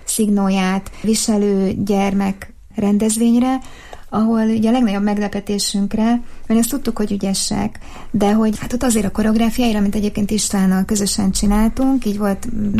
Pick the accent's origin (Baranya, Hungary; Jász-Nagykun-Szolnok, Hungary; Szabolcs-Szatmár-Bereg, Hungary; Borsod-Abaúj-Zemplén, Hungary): Jász-Nagykun-Szolnok, Hungary; Szolnok; ugyan szolnoki vagyok